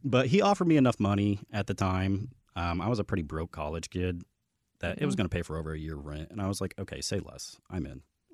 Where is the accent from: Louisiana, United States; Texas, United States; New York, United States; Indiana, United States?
Indiana, United States; Indianapolis; I'm from Indianapolis, Indiana.